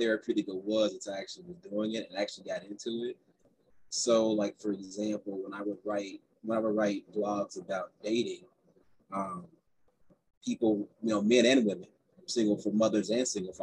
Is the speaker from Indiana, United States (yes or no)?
yes; Gary, Indiana, United States; I grew up in Gary, Indiana, which is next to Chicago.